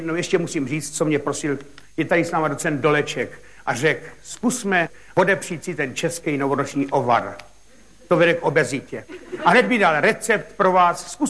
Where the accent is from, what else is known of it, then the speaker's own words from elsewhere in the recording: Ivančice, South Moravian Region, Czechia; v Ivančicích. To je moje rodné město